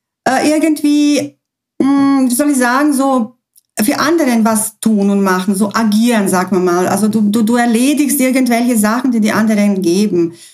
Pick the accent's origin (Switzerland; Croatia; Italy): Croatia; German is a second language; now in Germany; ursprünglich komme ich auch aus Ex-Jugoslawien, also beziehungsweise aus Kroatien.